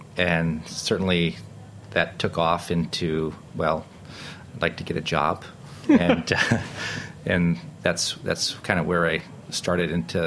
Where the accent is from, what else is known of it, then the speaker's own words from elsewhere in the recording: Rochester, United States; growing up in Rochester, there's certainly, you're certainly limited to either the outdoors or staying inside. And my parents actually had 5 acres of land, and half of which was woods and half of it was what we cultivated.